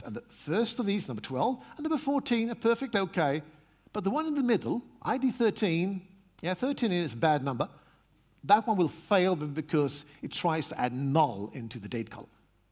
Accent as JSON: {"language": "English", "town": "Stockholm", "region": "Stockholm County", "country": "Sweden", "said": "and I'm from Sweden, from Stockholm"}